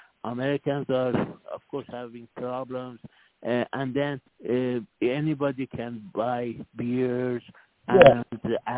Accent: Iran; English is a second language; We are from Persian, my friend.

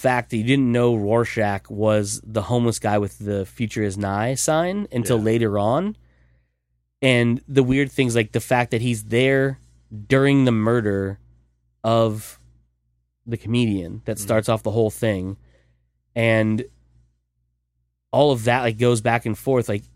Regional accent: United States; I should probably know this since I'm American and was born then.

